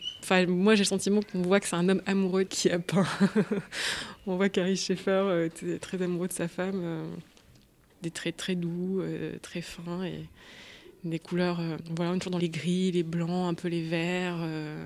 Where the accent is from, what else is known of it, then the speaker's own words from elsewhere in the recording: Normandy, France; moved away as an adult; now in Paris, France; moi je suis normande, je suis arrivée à Paris en 2008 pour les études. Je connaissais vraiment pas du tout Paris